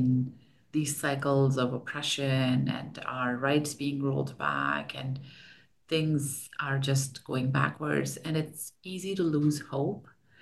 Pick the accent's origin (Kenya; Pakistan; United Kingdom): Pakistan; I am originally from Pakistan, which is not far away from that part from Afghanistan.